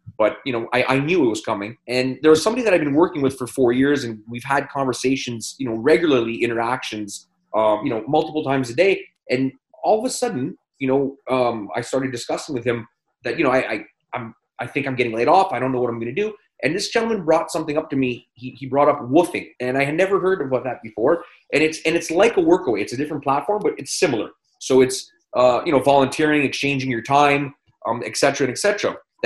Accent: Canada; born and raised in Canada, but raised by my Greek grandparents. I'm 46 years old

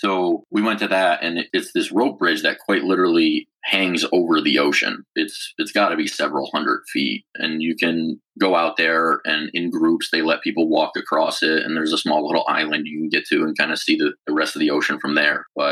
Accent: New York, United States; Like, I'm a New Yorker, we're fine.

